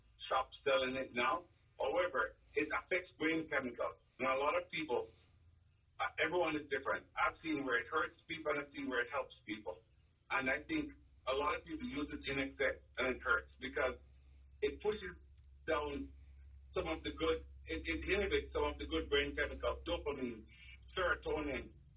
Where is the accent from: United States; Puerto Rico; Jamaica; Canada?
Jamaica; As I said, I've seen where I'm from Jamaica